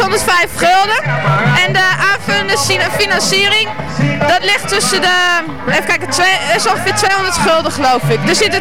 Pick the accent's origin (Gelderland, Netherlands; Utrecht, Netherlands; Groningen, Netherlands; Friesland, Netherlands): Groningen, Netherlands; Groningen.